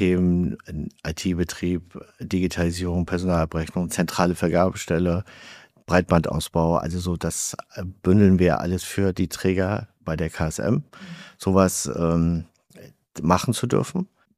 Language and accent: German; Zarrentin am Schalsee, Mecklenburg-Vorpommern, Germany; Aus Zarrentin am Schalsee.